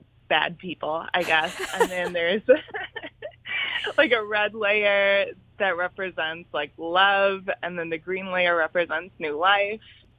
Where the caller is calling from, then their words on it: Chicago, Illinois, United States; I'm calling from Chicago, Illinois.